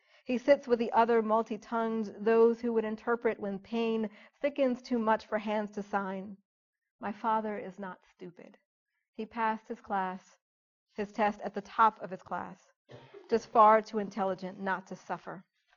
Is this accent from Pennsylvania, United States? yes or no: yes; Philadelphia, Pennsylvania, United States; for the rest of my time living in the house that I grew up in Philadelphia, I was haunted by the sound of the train.